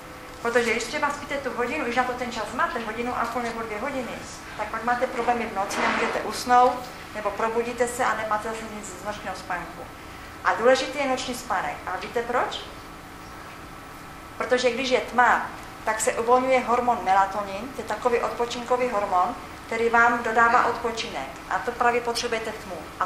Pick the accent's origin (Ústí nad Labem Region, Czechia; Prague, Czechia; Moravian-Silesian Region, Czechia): Moravian-Silesian Region, Czechia; Ostrava; Já pocházím z Ostravy, já jsem na škole chodívala na brigády